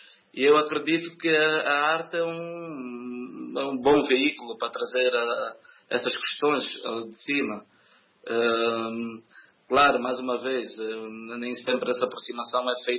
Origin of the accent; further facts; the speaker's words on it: Angola; é uma nação jovem, de onde eu sou, né? Angola